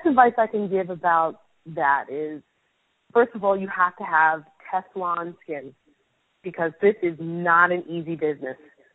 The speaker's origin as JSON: {"language": "English", "region": "New York", "country": "United States", "tie": "born or raised there", "said": "But look, I grew up in the New York Central area."}